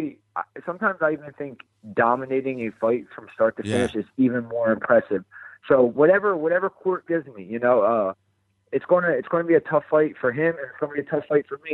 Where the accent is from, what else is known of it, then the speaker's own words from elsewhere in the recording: Philadelphia, Pennsylvania, United States; So I'm from Northeast Philly.